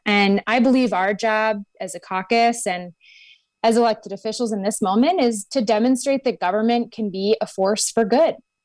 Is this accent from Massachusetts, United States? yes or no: no; Racine, Wisconsin, United States; So I am born and raised in Racine, and I grew up around politics, knocking on doors for candidates in my hometown